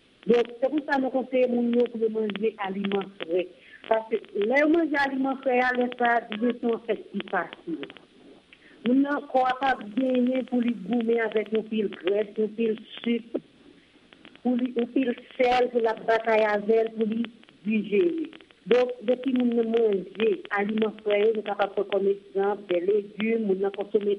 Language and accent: French; Haiti; Et pour nous-mêmes, Haïtiens, nous venons ça de la Cognala, pour encourager l'économie locale, nous sommes vraiment obligés de manger naturel. Dès que nous sommes en Haïti